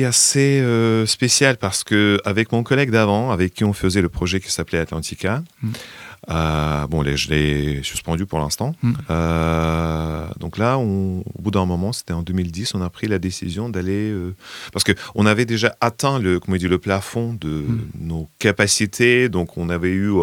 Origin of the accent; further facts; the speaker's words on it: Belarus; moved away as an adult; now in Le Havre, France; je suis musicien, je suis chanteur, auteur-compositeur, artiste biélorusse. Je viens de Biélorussie. Là, après les événements 2020-2021, j'ai pris la décision de partir et je me suis installé en France, au Havre.